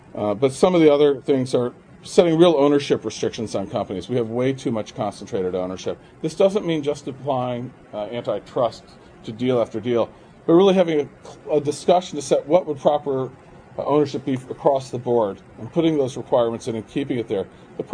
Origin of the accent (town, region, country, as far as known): Wisconsin, United States